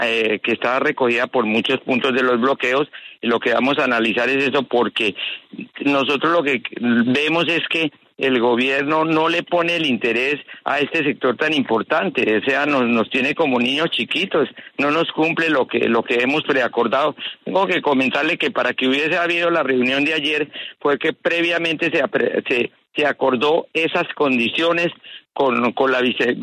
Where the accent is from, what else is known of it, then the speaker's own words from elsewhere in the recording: Villavicencio, Meta, Colombia; Yo soy acá de la ciudad de Villavicencio, ¿sí?